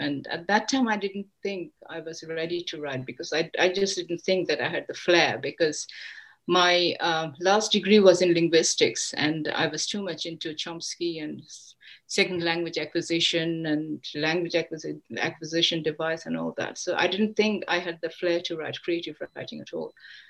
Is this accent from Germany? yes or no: no; Dhaka, Dhaka Division, Bangladesh; also born or lived in Canada; now in Brisbane, Australia; I was born in Bangladesh, Dhaka, and I was raised over there as well. Then from there, we went to Canada. We lived there for about 5 or 6 years, and then we migrated to Australia. At the moment, I live in Brisbane, in Australia